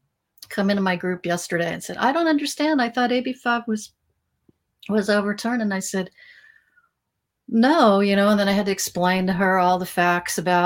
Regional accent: California, United States; I'm from California. I have a very different viewpoint.

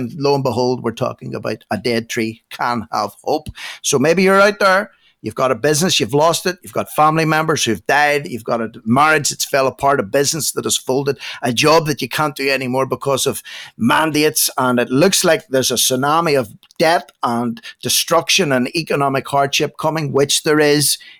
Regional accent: Australia; As an Aussie

